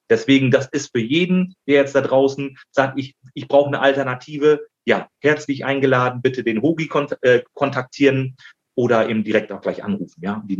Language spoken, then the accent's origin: German; Lower Saxony, Germany; in der Nähe von unserer Heimat, Susi. Wir sind ja auch aus Friesen.